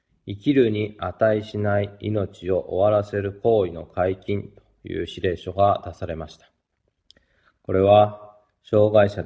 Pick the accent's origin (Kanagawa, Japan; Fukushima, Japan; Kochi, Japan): Kanagawa, Japan; 私自身、相模原近くの出身ですし、母が養護学校の教師をしていたということで